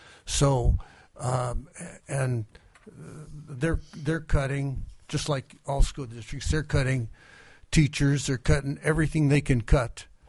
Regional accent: Kotzebue, Alaska, United States; I'm from Kotzebue.

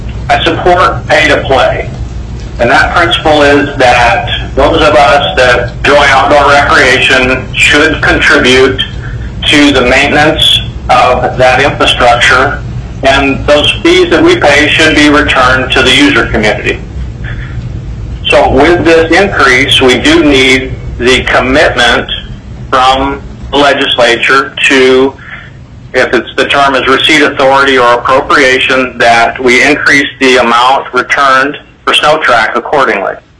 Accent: Juneau, Alaska, United States; I'm a resident of the Matsu Borough. I grew up in Juneau.

